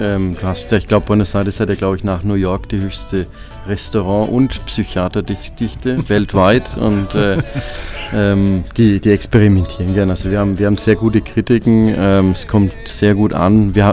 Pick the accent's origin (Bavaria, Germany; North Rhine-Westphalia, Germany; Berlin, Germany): Bavaria, Germany; Nuremberg; aber ich zum Beispiel bin aus Nürnberg, dementsprechend ich mache die Nürnberger.